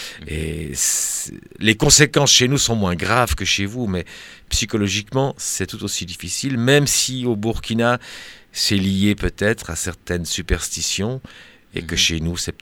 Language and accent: French; Switzerland; c'est vrai que chez nous en Suisse, une des premières choses que j'ai fait quand j'ai perdu la vue, j'ai appris le braille